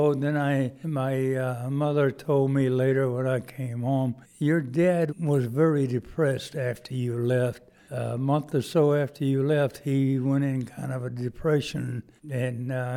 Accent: South Carolina, United States; Mostly, I remember I had to work my little butt off because our family was rather poor.

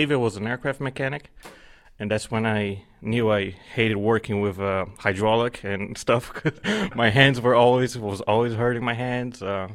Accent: Brazil; born there; English is a second language; moved away as an adult; I was born in Brazil. I moved when I was 19. I'm almost 31 now.

